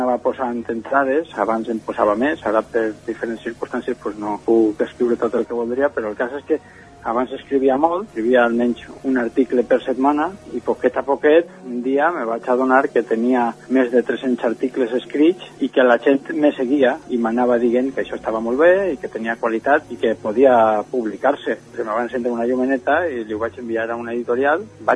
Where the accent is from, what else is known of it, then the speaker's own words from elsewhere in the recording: Sagunt, Valencian Community, Spain; De xicotet, perquè jo soc de Sagunt, poble on ja no sé jugar i on la pilota és pràcticament un esport marginal